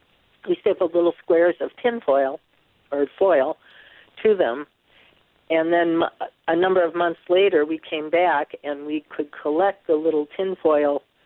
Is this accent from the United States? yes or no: yes; Madison, Wisconsin, United States; I'm a native Madisonian. I don't live there now, but I grew up in Madison.